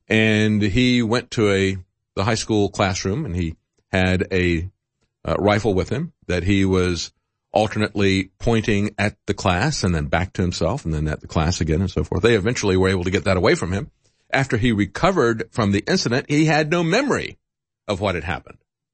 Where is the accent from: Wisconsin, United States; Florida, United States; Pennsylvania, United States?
Florida, United States; It used to be that way when I grew up in Florida, when you would go to school, take your gun to school and use it to train.